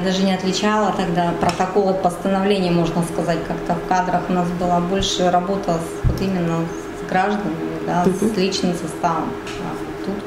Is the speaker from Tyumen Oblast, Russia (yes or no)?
yes; Kachkarna, Tyumen Oblast, Russia; Родилась в деревне Качкарна Сладковского района Тюменской области.